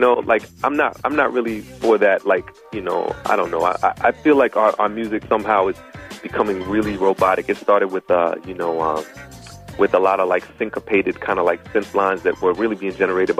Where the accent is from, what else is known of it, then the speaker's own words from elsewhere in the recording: Jamaica; I mean, I'm from a Caribbean background. You know, I mean, I grew up in Jamaica, spending summers with my family